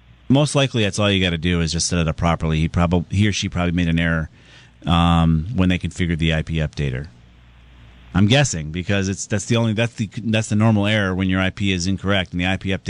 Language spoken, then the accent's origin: English; Southington, Connecticut, United States; Let's go to Tom in my hometown of Southington.